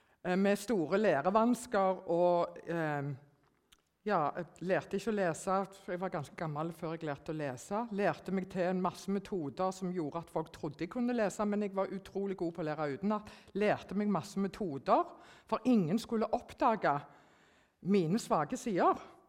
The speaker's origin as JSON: {"language": "Norwegian", "town": "Stavanger", "region": "Rogaland", "country": "Norway", "also_born_or_lived": "Ganddal", "lives_now": "Kristiansand, Norway", "said": "Jeg er egentlig fra Stavanger, men jeg har bodd på Ganddal i mange år, og nå har jeg flyttet til Sørlandet og bor på Flekkerøya. Og har planer om å flytte til Mandal etter hvert."}